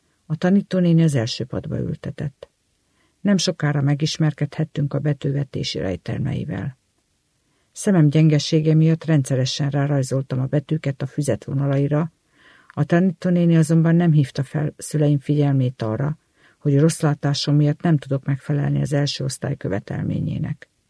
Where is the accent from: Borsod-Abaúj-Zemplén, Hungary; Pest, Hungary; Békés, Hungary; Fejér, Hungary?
Pest, Hungary; Pilis; born there; Pilis községben születtem. 2,5 éves koromban fogadtak be az óvodába, a bátyám mellé.